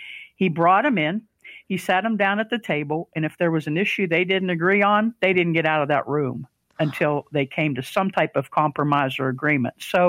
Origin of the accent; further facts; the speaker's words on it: Fairmont, West Virginia, United States; He was in Farmington. I was in Fairmont, which is about 10 miles away. But they were both small hometown. Everybody knew everybody